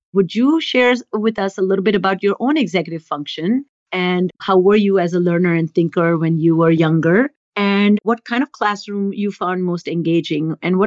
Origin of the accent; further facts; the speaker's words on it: India; I grew up in India